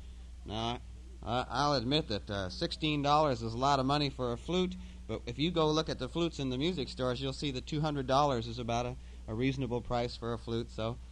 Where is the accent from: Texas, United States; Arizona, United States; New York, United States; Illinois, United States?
Arizona, United States; I learned part of it growing up in Arizona.